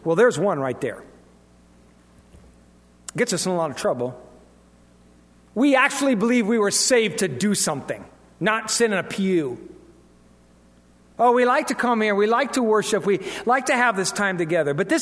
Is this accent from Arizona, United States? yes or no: no; Iowa, United States; Now, I'm born and raised in Iowa. And listen, when you're a farmer down there, that was serious stuff.